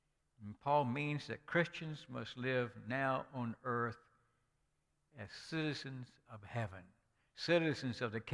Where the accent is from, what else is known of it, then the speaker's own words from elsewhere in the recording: Mississippi, United States; We have a citizenship down here. Mississippians. Hey, that's something to be proud of. We're from Mississippi. We're Americans.